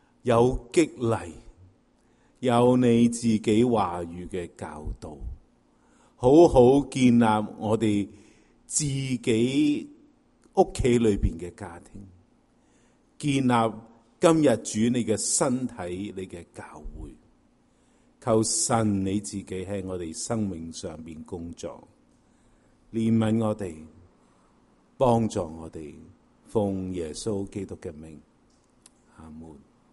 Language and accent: Cantonese; Guangdong, China; 我哋广东人可能讲当冇感情嘅时间